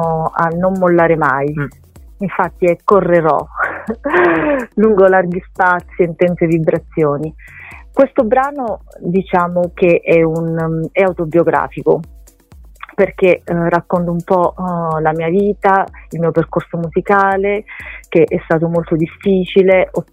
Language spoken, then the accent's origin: Italian; Teramo, Abruzzo, Italy; perché io sono abruzzese, sono di Teramo